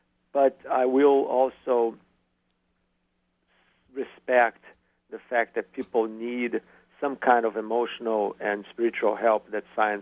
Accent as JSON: {"language": "English", "country": "Brazil", "tie": "born or raised there", "said": "I grew up in Brazil where the Catholic Church is very strong"}